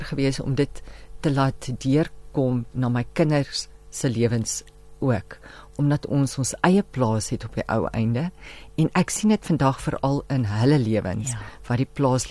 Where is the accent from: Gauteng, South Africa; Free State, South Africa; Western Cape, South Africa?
Free State, South Africa; Frankfort; ons het toe in Frankfurt groot geword. Ek was in Frankfurt in Wilgrivier Hoërskool, het ek gaan my skoolloopbaan gehad